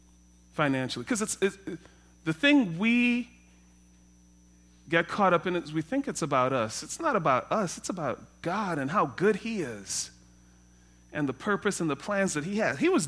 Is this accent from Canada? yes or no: no; Trinidad & Tobago; I mean, I'm from Trinidad and my wife is German and Native American, so we can't get away with that.